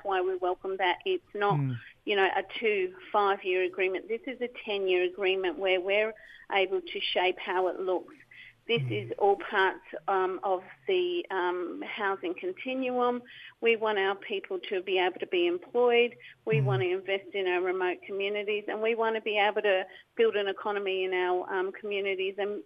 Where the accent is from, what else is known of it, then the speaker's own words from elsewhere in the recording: Alice Springs, Northern Territory, Australia; I'm originally from Alice Springs, a Rundicatage woman, born and raised in Alice Springs, Central Australia.